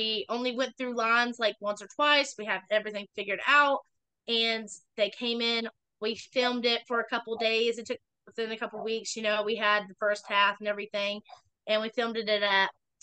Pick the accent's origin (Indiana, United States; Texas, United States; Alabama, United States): Alabama, United States; Opp; So actually both times that was at the Rattlesnake Rodeo in right there by my hometown, Op, Alabama.